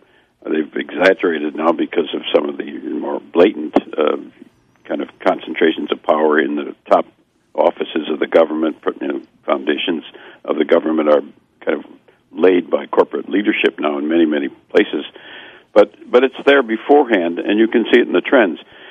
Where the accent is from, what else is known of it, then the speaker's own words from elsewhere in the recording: Wisconsin, United States; I'm originally from Wisconsin, and there's a lot of co-op activity in that state and in the Midwest